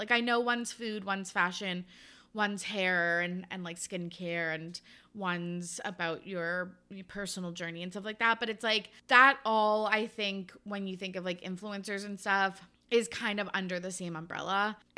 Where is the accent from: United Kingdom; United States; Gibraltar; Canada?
Canada; Don't quote me on that because I am Canadian.